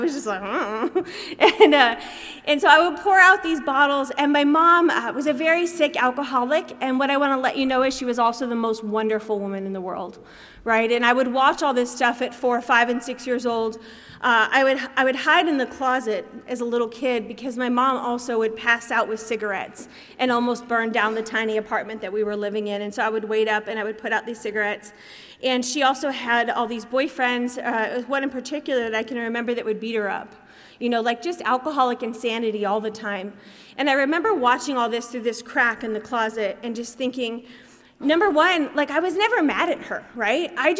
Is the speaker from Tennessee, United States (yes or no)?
yes; Tennessee, United States; also born or lived in Alabama / Arkansas; now in California, United States; I'm from the South originally, not the South of California, but the South of the United States. So I was born in Tennessee, and then I lived in Alabama and Arkansas before I came to California.